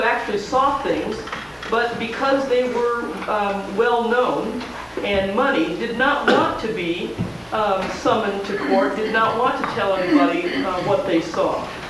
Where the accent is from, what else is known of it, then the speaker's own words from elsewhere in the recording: Los Angeles, California, United States; I'm from Los Angeles. My church is about 3 miles from the Brentwood estate.